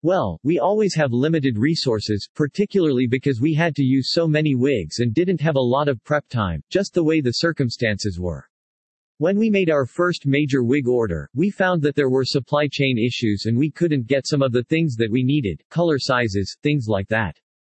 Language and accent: English; Kentucky, United States; I am from Kentucky originally, even though you can't hear it in my voice.